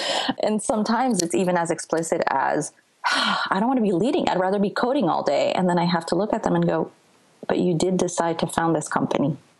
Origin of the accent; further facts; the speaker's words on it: France; also born or lived in Colombia / New York; I grew up in France and then I grew up in Colombia and then I lived in New York and I studied yoga in an ashram in India when I took a sabbatical a few years ago.